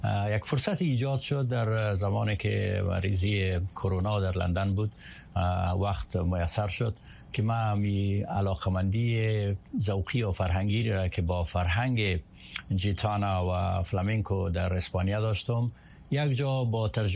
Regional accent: Kabul, Afghanistan; also born or lived in Kandahar; در کابل که ما بزرگ شدم، در قندهار که ما متولد شدم

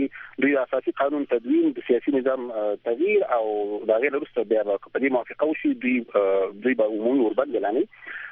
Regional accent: Nangarhar, Afghanistan; او د سیمې خلک زه خپله د ننګرهار یم

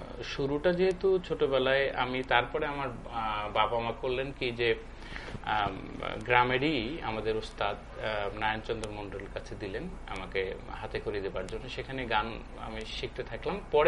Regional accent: Gaibandha, Rangpur Division, Bangladesh; born there; যেহেতু আমার নানার বাড়িতে আমি মানুষ হয়েছি, আমার জন্ম হয়েছে গাইবান্ধায়, আমার দাদার বাড়ি বগুড়ায়। তো সেই যে গ্রামের মেঠো পথ, আমাদের যেহেতু নদী ভাঙ্গন কবলিত এলাকা

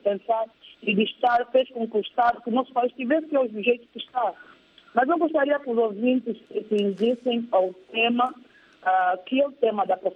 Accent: Angola; Mas nós, como angolanos, e nessa época que veio a crise, e que todos nós entendemos

